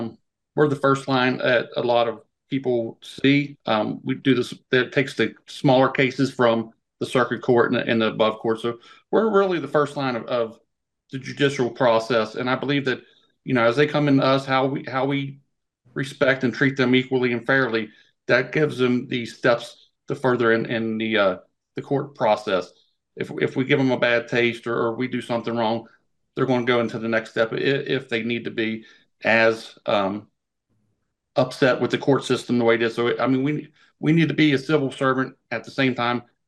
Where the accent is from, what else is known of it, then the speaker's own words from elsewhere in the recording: Grafton, West Virginia, United States; Born and raised in Grafton here in Taylor County. 95 graduate of Grafton High School.